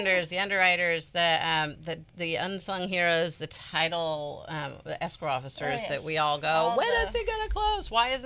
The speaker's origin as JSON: {"language": "English", "region": "California", "country": "United States", "tie": "born or raised there", "said": "But I grew up in Marin County, and I've dragged my kids along every year to the fair."}